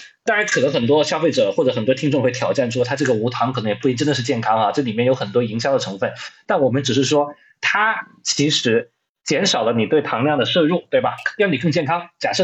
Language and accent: Chinese; China; 可能是我们中国人享有的比较大的一个、比较主要的一种自由哈